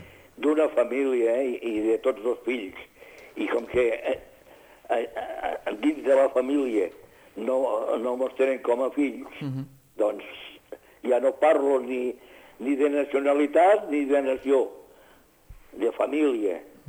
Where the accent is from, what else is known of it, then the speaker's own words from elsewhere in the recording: Catalonia, Spain; jo sóc de la quinta del 49, els soldats catalans